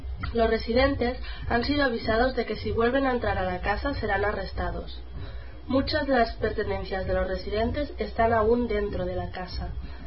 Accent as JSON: {"language": "Spanish", "region": "Catalonia", "country": "Spain", "said": "de Cataluña y voy a leer la versión española"}